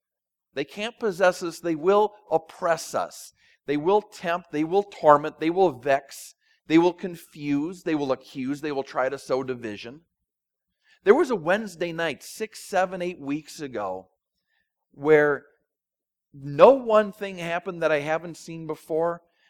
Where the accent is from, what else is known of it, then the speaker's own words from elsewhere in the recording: Minneapolis, Minnesota, United States; also born or lived in New Jersey; I think of squatters growing up in Minneapolis and then living in Jersey as being sort of an inner city thing